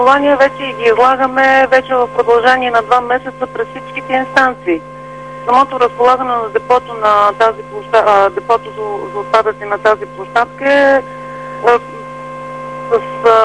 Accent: Sofia, Sofia City, Bulgaria; now in Bobov Dol, Bulgaria; Аз лично съм кореняк софиянка, обаче по една или друга причина 22 години живея и работя в Бобов дол

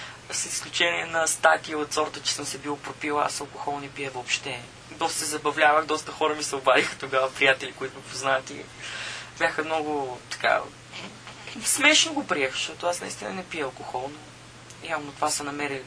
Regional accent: Burgas, Burgas Province, Bulgaria; на другия ден трябва да съм в Бургас, в моя роден град

